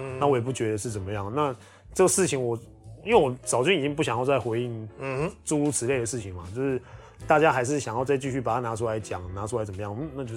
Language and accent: Chinese; Hualien County, Taiwan; 对，我的故乡，这、就是、哦、其实蛮难过的。